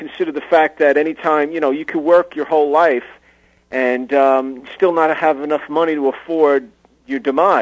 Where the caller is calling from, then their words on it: Mount Sinai, New York, United States; Mount Sinai, New York.